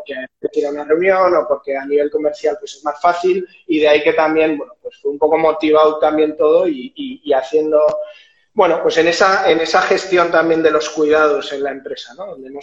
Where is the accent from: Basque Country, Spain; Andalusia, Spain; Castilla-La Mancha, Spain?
Basque Country, Spain; San Sebastián; now in Vitoria-Gasteiz, Spain; yo soy de Donostiarra y aquí de Gasteiz